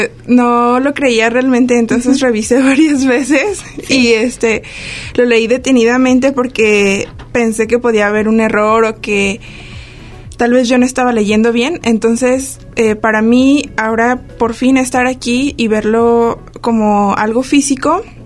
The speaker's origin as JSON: {"language": "Spanish", "region": "Guanajuato", "country": "Mexico", "said": "yo vengo de Guanajuato."}